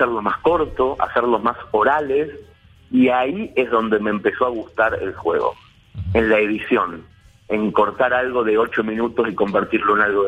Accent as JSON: {"language": "Spanish", "town": "Mercedes", "country": "Argentina", "tie": "born or raised there", "said": "Empecé a trabajar en periodismo a los 13 en el diario de mi pueblo."}